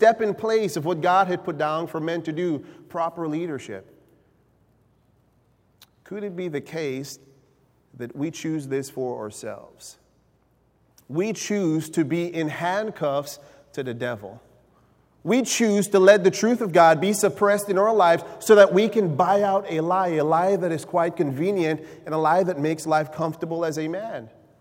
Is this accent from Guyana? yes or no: yes; Guyana; When I was growing up in Guyana